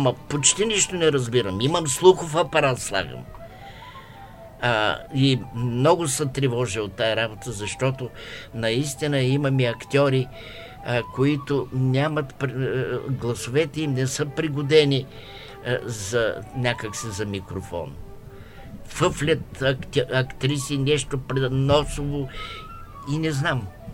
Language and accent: Bulgarian; Stara Zagora Province, Bulgaria; Понеже аз съм от Казанлъшкия край, ами тогава цъфтяха розите, тогава розоварната ухаеше, цялото село миришеше на рози.